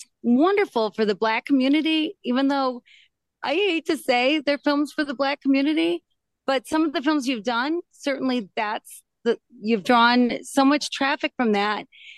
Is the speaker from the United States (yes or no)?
yes; Michigan, United States; I'm from Michigan, Midwestern, and won some awards.